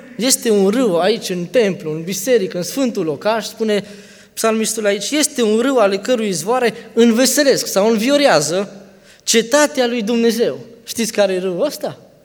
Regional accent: Romania; now in Vienna, Austria; suntem români aici, majoritatea, da?

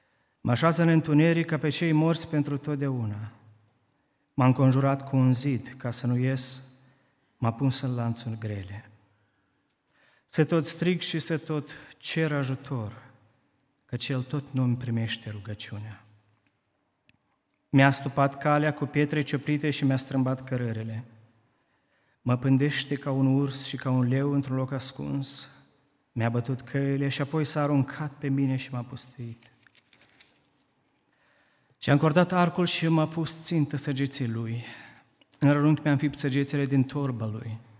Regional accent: Moldova; Suntem din Republica Moldova și suntem unii din robii Domnului care slujesc acolo

